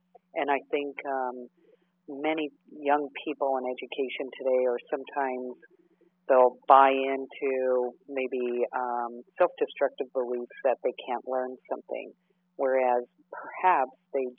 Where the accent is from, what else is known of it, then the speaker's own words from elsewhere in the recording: Long Beach, California, United States; I grew up in a beach town. I was born in Long Beach, so was always at the ocean